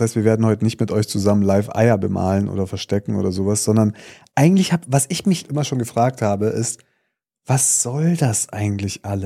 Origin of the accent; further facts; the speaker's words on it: East Germany, Germany; weil bei uns im Osten ist das immer so, das hat das immer so eine Glasur obendrauf